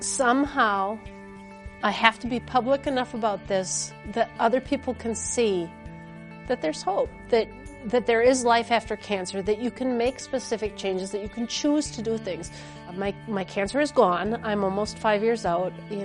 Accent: Mankato, Minnesota, United States; I grew up in Mankato. We lived on the hilltop, so we were about 2 miles from where the Vikings training camp was.

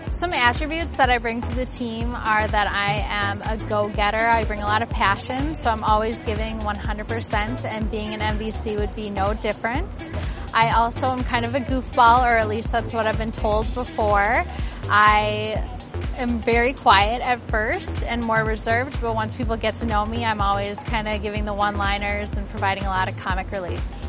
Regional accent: Eden Prairie, Minnesota, United States; I'm from Eden Prairie

